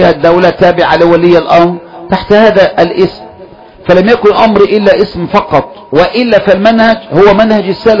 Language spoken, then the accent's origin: Arabic; Egypt; حتى انتهى الأمر بها الآن عندنا في مصر إلى أنها جماعة أنصار الحزبية وليست أنصار السنة